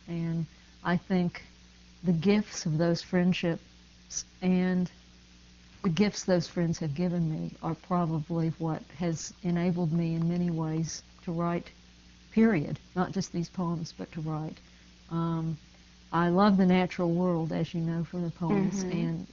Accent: West Virginia, United States; I grew up in West Virginia, down in the mountains, and in a part of the country that people think of as full of storytellers.

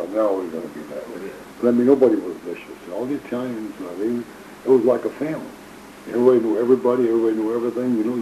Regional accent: Monroe, United States; That was enjoyable, growing up in Monroe at that time.

